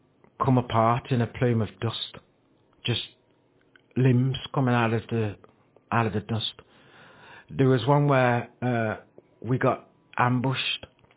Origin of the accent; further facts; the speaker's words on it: United Kingdom; And I was like, I'm British soldier, mate.